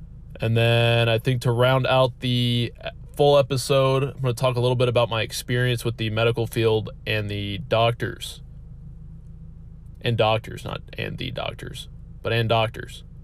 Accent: Texas, United States; now in Nebraska, United States; I'm from Texas originally and I use y'all pretty regularly. When I came up here to Nebraska, I felt like I was getting made fun of for it.

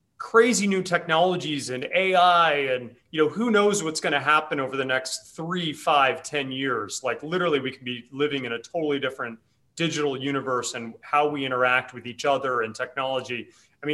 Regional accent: Park City, Utah, United States; Had the opportunity of growing up in Park City, Utah.

